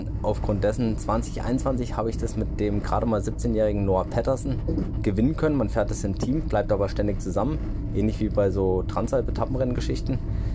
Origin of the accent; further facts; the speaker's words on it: Freiburg, Baden-Württemberg, Germany; Ich komme aus Freiburg